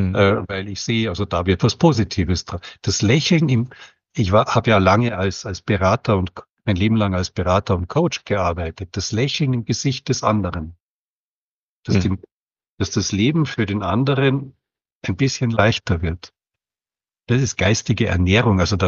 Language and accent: German; Bavaria, Germany; Ich komme aus Bayern